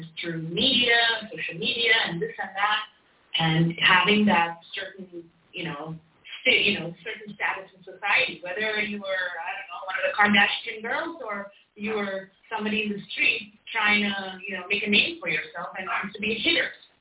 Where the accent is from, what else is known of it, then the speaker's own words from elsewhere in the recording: India; But coming from a country, India, I was born and raised in India.